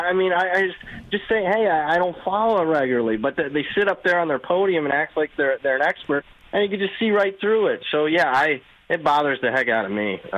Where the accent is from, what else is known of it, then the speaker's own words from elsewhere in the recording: Toledo, Ohio, United States; because I'm from the Toledo area